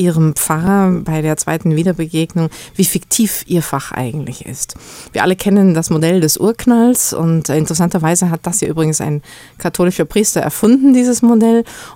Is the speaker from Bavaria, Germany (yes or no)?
yes; Bavaria, Germany; Ich bin ja in Bayern aufgewachsen und in Bayern sagt man ja zu jemandem